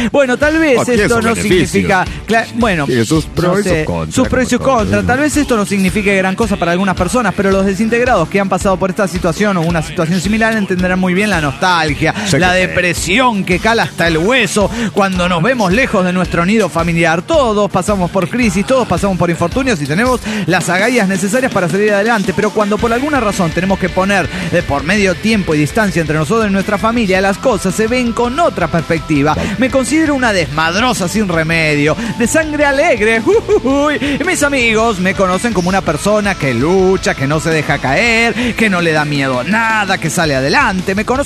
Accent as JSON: {"language": "Spanish", "region": "State of Mexico", "country": "Mexico", "tie": "born or raised there", "lives_now": "Celaya, Mexico", "said": "Yo siempre viví en el Estado de México y pues por cuestiones de trabajo me vi obligado a buscar oportunidades fuera de mi círculo habitual."}